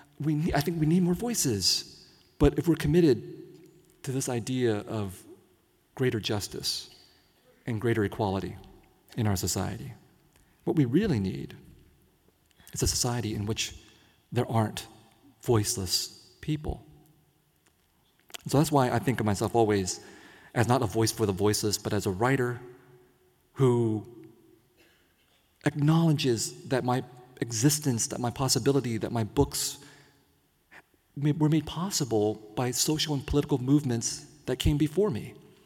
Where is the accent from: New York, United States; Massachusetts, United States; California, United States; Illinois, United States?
California, United States; San Jose; growing up in San Jose in the 1970s and 1980s, did not realize what I was missing.